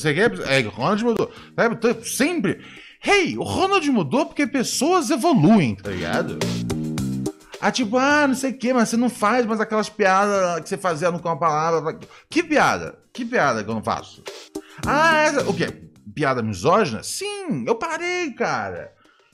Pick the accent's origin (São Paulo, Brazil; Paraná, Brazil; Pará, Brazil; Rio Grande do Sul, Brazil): São Paulo, Brazil; Não sou do Rio de Janeiro, sou de São Paulo.